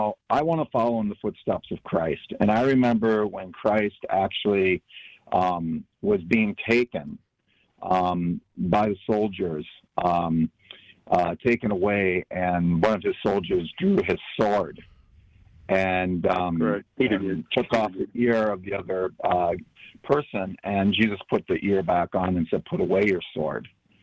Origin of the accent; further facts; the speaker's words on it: Wisconsin, United States; So, sir, I grew up in Wisconsin, a small town of 2,000 people, and we went to gun safety class.